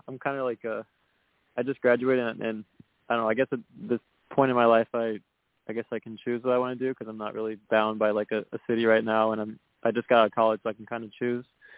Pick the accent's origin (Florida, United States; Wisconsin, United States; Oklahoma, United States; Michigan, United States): Wisconsin, United States; from Wisconsin.